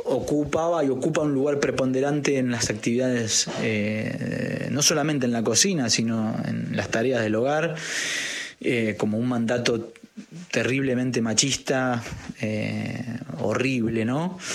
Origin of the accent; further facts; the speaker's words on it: Argentina; soy un cocinero argentino.